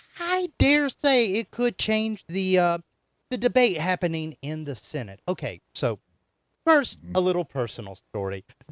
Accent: the South, United States; But I'm from the South. Legacy means something.

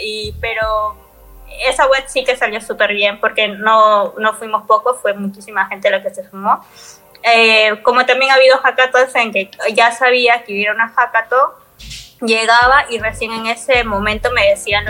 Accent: Peru; Yo soy de Perú y como todo LATAM siempre hay temas políticos y todo eso, ¿no?

